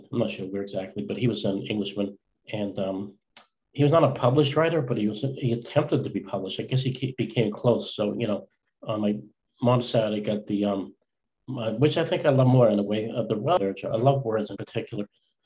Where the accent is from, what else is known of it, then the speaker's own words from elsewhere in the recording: Boston, Massachusetts, United States; I am from Boston, and I'm in Stoughton, Mass, right in Westwood